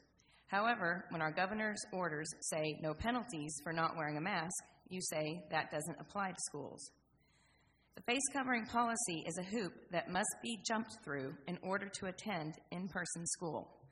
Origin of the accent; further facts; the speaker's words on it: Ormond Beach, Florida, United States; I'm from Ormond Beach.